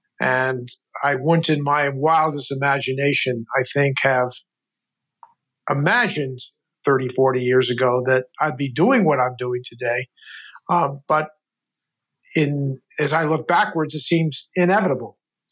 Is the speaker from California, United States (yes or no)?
no; Connecticut, United States; The furthest I had been from my home was, Philadelphia. And I grew up in Connecticut, so I wasn't very far.